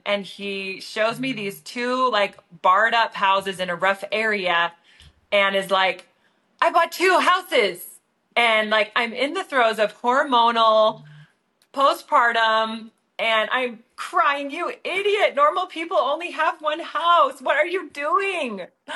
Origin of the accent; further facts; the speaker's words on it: Canada; born there; also born or lived in Switzerland; I grew up, I was born in Canada. I went to an international school in Switzerland.